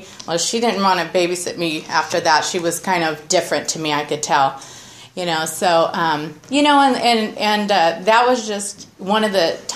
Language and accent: English; Santa Maria, California, United States; Well, you know, I grew up here in Santa Maria. My dad's born and raised, and it's just my brother and I.